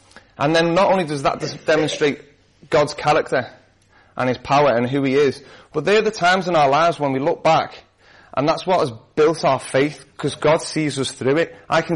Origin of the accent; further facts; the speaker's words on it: United Kingdom; I don't think it's just like, oh, we're all British and we're reserved and we don't like to do that thing.